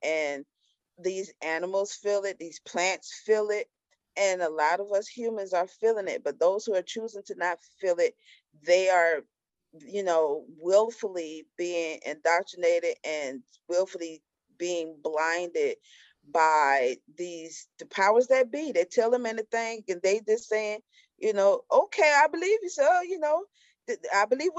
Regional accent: Atlanta, Georgia, United States; I ain't used to cows. I'm from Atlanta. I don't think about no cows.

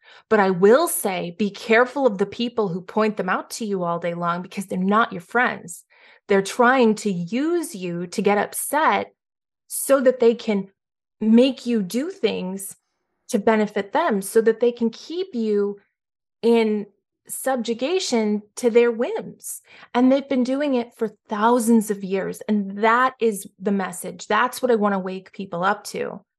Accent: Boston, Massachusetts, United States; I'm from Boston. My family never owned slaves. They were Irish. They didn't own slaves.

